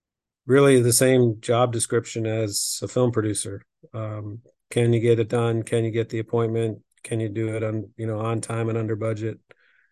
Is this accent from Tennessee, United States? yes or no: no; Victor, New York, United States; For me, growing up in Victor, older sister Margie, shout out to Margie, and younger brother Doug, my parents. It was just a wonderful place and time to grow up.